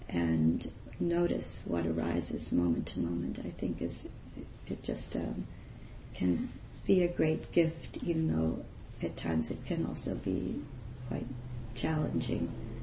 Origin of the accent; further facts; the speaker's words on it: New York City, New York, United States; I grew up in New York City and I didn't have much experience of wilderness except for camp.